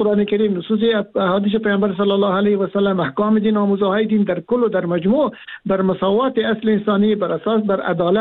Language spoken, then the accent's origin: Persian; Afghanistan